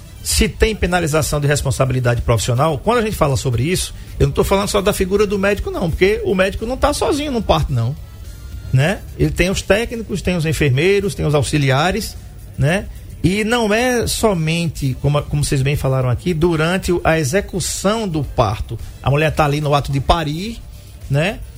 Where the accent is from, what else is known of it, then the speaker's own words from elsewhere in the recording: Maceió, Alagoas, Brazil; born there; E ele nasceu na mesma maternidade que eu nasci, em Maceió.